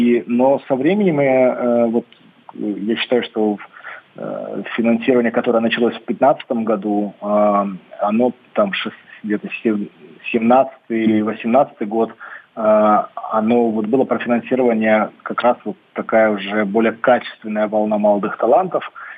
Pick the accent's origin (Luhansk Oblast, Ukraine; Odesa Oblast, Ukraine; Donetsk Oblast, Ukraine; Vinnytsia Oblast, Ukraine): Donetsk Oblast, Ukraine; Donetsk; я сам родом из Донецка